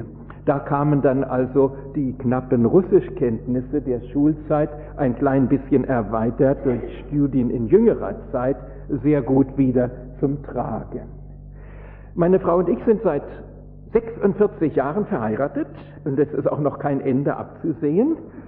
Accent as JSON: {"language": "German", "region": "Berlin", "country": "Germany", "tie": "born or raised there", "said": "Wie Sie vielleicht schon hören am Tonfall, bin ich kein Schwabe, obwohl ich schon mein halbes Leben in Württemberg nun verbringe, sondern ich bin gebürtiger Berliner. Ich habe in Berlin Abitur gemacht"}